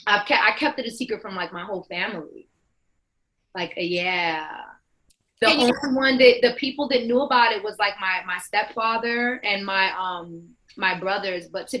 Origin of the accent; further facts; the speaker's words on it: Bronx, New York, United States; Bronx, New York, born and raised